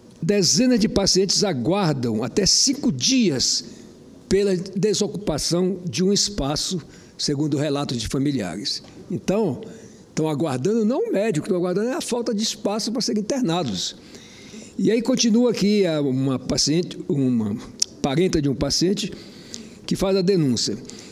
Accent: Roraima, Brazil; Me formei em Belém, sou natural do estado de Roraima, voltei para lá por uma questão sentimental.

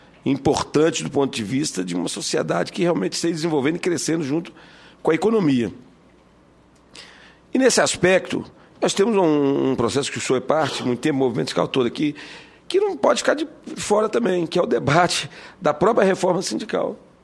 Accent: Minas Gerais, Brazil; sou motorista de profissão, sou de Minas Gerais, eu fui presidente do sindicato lá

